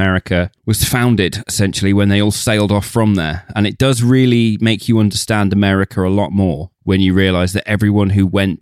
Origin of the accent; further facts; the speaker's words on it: Plymouth, South West England, United Kingdom; And obviously growing up in Plymouth was a naval town. It built a lot of these boats. It was a major, major boat builder